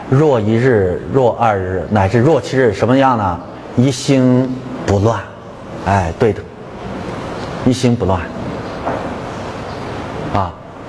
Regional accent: Shaanxi, China; 因为他也是陕西人，我也是陕西人，

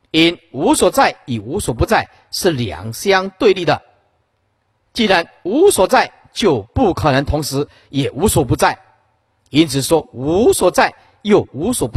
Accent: Sihu, Yunlin County, Taiwan; 毕竟我们出生的地方是云林县四湖乡，对吧？林厝村，师父出生的地方是一个小农村啊，小农村靠近台西的港口海港

